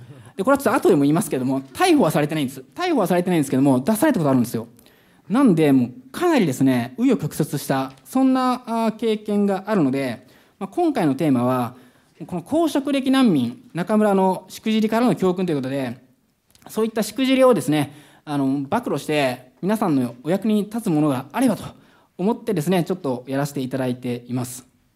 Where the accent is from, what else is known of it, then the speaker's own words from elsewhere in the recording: Nagoya, Aichi, Japan; 中学はですね、名古屋出身なんで東海校中学という、まあ、コテコテの男子校なんですね。